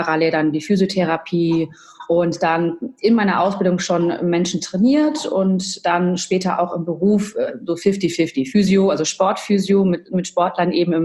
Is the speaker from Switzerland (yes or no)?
no; United States; now in Germany; Also ich bin Amerikanerin, ich war öfter da, auch 2 Jahre mal zur Highschool